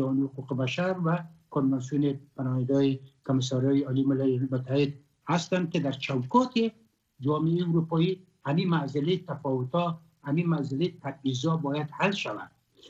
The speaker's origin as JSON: {"language": "Persian", "country": "Afghanistan", "said": "من در افغان هستم، از افغانستان هستم، اونجا زادگاهیم است"}